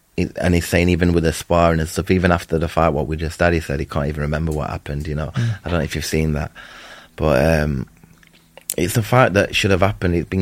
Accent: United Kingdom; you know, as a Brit, I want him to go out and win.

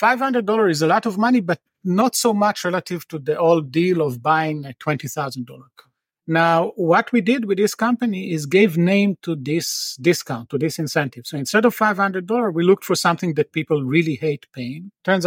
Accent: Tel Aviv, Tel Aviv District, Israel; So I'm from Tel Aviv originally.

